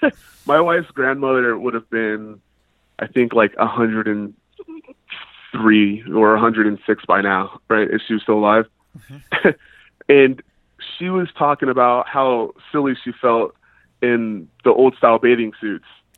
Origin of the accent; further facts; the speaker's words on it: Birmingham, Alabama, United States; I'm from Birmingham, Alabama.